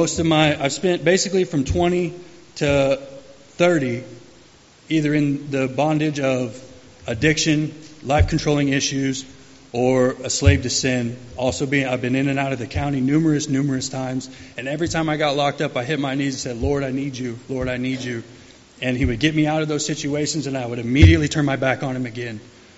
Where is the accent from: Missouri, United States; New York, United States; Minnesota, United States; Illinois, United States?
Illinois, United States; Beerstown; So I grew up fairly well. I'm from Beerstown, Illinois. Actually, it's just right down the river from Peoria.